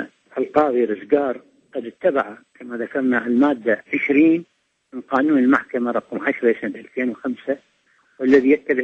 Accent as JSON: {"language": "Arabic", "country": "Iraq", "said": "وهذا ما نفتخر به كعراقيين نحن"}